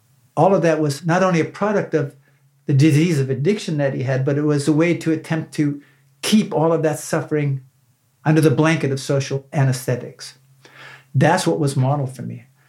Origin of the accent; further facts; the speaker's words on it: Pennsylvania, United States; I grew up in Northwest Pennsylvania. It was populated by an influx of Eastern Europeans, Polish, Slovakian, Ukrainian.